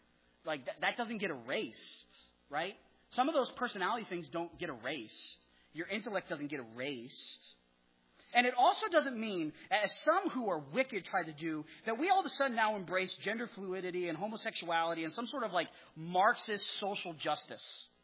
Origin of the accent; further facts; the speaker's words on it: Wyoming, United States; I celebrate the fact that I'm from Wyoming. I enjoy that. I don't forget that.